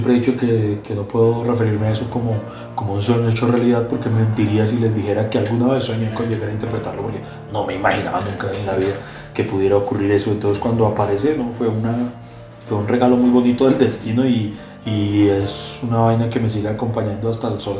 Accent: Colombia; yo soy un comediante colombiano

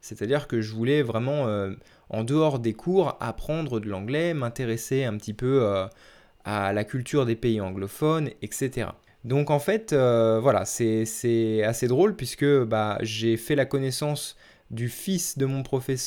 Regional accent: Vélizy-Villacoublay, Île-de-France, France; born there; je suis né dans les Yvelines, je suis né à Vélizy, Villacoublay. Donc pour ceux qui connaissent, c'est très très proche de Paris. En fait, ça fait presque partie de Paris.

